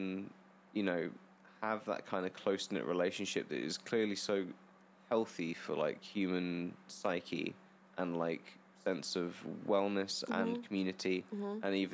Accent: England, United Kingdom; So they stayed in England, basically. And that's why I'm English and not Australian.

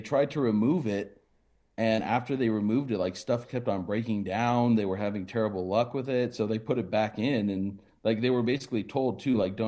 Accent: Mission Viejo, California, United States; There was an area near where I grew up in Mission Viejo called Black Star Canyon.

